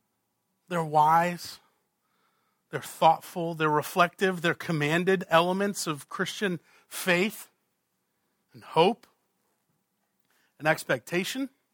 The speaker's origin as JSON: {"language": "English", "town": "Boston", "region": "Massachusetts", "country": "United States", "tie": "born or raised there", "also_born_or_lived": "Virginia", "said": "Well, I was born in Virginia. I grew up in Boston."}